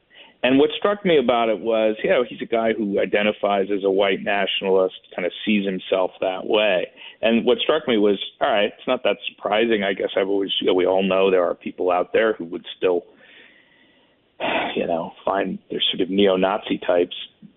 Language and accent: English; Greenwich, Connecticut, United States; also born or lived in Clarksburg / Chicago; Well, I've lived in each of them. I grew up in Greenwich, which is a you know, kind of wealthy suburb of New York City